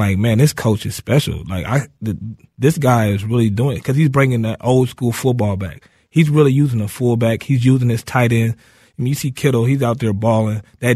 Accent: Minneapolis, Minnesota, United States; And I mean, we're from Minneapolis. Our parents didn't have the most money in the world

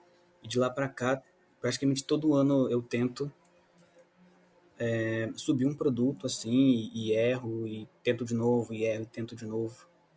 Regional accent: Rio de Janeiro, Brazil; eu sou do Rio de Janeiro, da Baixada Fluminense, cresci vendo os meus amigos ou indo para caminhos errados ou abandonando a escola

